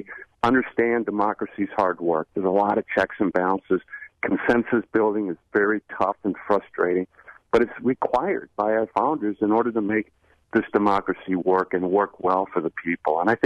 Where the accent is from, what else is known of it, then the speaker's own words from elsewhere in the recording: Wisconsin, United States; I was born and raised here in Western Wisconsin, and Tawny and I have raised our family here, our two boys.